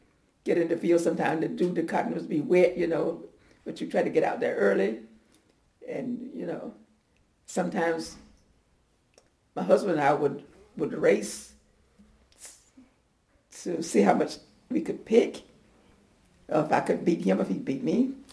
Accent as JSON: {"language": "English", "town": "Tarboro", "region": "North Carolina", "country": "United States", "tie": "born or raised there", "also_born_or_lived": "Bethel", "said": "I grew up in Edgecombe County. I've been in Edgecombe County all my life."}